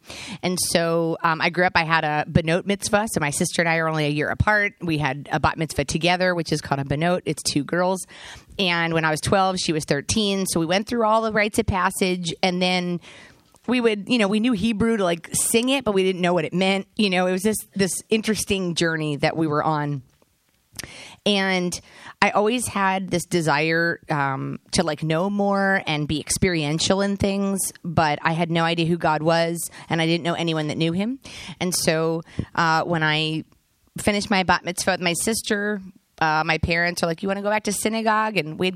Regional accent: Columbia, Maryland, United States; I'm from Columbia, Maryland, and I was born and raised, went to Hammond High School right down the road.

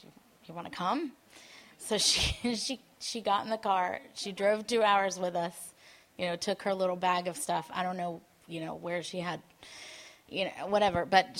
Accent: Israel; And I'm Israeli. I was born in Israel

